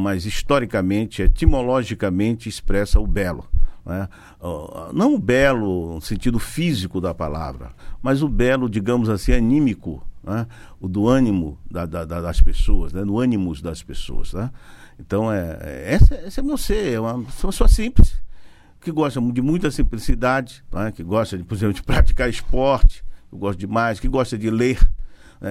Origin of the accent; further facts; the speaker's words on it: Brazil; Eu até digo que um dos nossos predicados, digamos assim, mais essenciais como brasileiro é sermos um país multicultural, né?